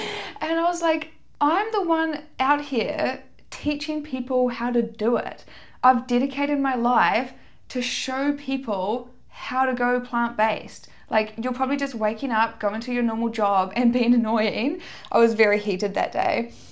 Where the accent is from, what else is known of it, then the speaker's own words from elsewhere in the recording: New Zealand; also born or lived in Auckland; now in Australia; And I'm from New Zealand. I lived in Auckland for, I think, 3 years before I came to Australia.